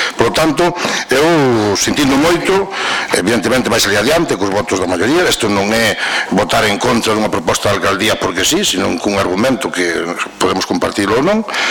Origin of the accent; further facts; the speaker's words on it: Galicia, Spain; mas somos lucenses tamén